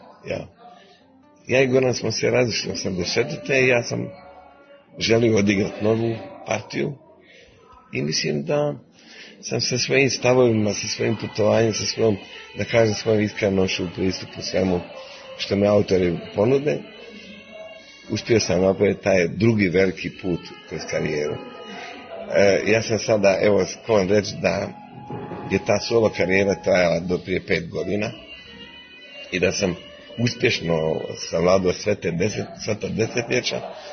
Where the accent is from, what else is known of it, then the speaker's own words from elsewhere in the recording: Bosnia & Herzegovina; now in Croatia; Posebno sam sretan zbog toga što se ja živim u Hrvatskoj, porijeklom iz Bosne, pa to sad samostalne države